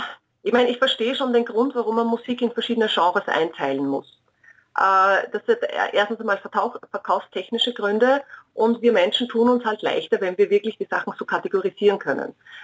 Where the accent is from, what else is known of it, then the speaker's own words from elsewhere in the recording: Upper Austria, Austria; born there; Ich bin gebürtige Oberösterreicherin.